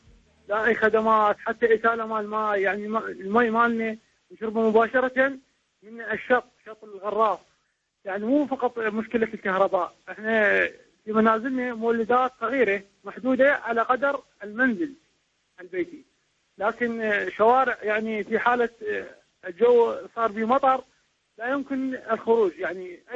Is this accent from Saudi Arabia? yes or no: no; Wasit, Iraq